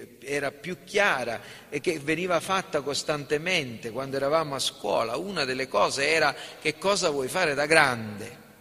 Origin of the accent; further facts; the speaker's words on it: Sicily, Italy; noi siamo siciliani